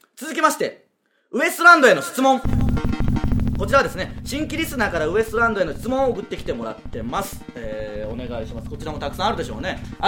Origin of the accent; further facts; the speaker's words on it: Tsuyama, Okayama, Japan; 我々の地元岡山県津山市の方言で、